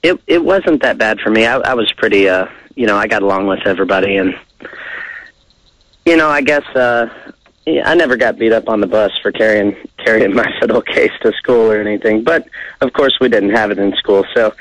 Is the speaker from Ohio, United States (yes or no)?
no; Plainview, Texas, United States; Well, I grew up in Plainview, Texas, and we have football and marching band. there's no such thing as a symphony there.